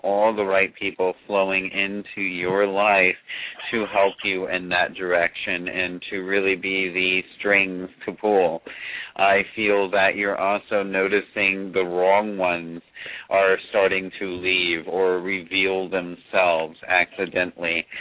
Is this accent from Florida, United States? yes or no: yes; Florida, United States; Okay, I miss the warmth. I'm from Florida, honey, that's why I'm asking.